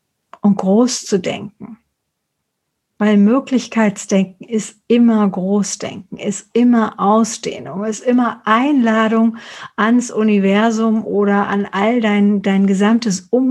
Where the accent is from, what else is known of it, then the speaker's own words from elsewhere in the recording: Frankfurt, Hesse, Germany; Ja, also ich komme aus Frankfurt oder aus Hessen